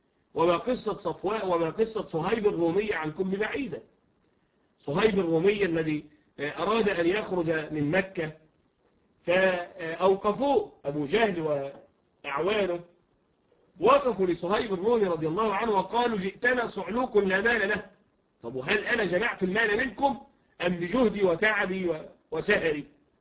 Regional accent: Egypt; كمثلا الجماعة الذين عندنا في مصر اللي هو الجندي المتطوع. جندي متطوع عندنا يعني تطوع أن يكون جنديا ثابتا في الجيش

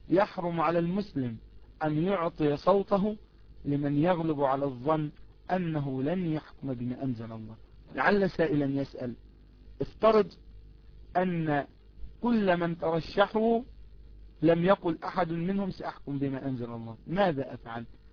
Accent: Egypt; فبعض المرشحين عندنا في مصر أعلن برنامجه الانتخابي

